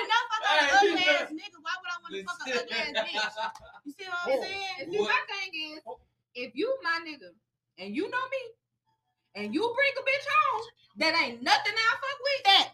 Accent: Arkansas, United States; I'm from Arkansas.

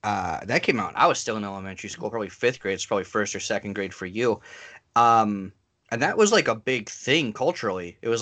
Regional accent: Midwest, United States; It's kind of funny that we grew up in the Midwest.

